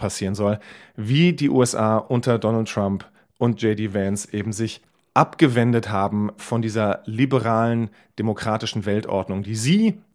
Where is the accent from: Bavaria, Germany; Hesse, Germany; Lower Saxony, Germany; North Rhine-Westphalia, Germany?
Hesse, Germany; Wiesbaden; Ich bin in Wiesbaden aufgewachsen, in der Nähe von einem amerikanischen Soldatenhousing.